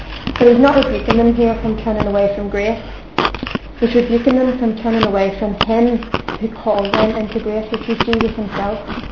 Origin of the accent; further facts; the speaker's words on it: Belfast, Northern Ireland, United Kingdom; now in Walsall, United Kingdom; And I'm from Belfast, Northern Ireland originally, but I'm now living in Walsall, England, and going to Caris Bible College.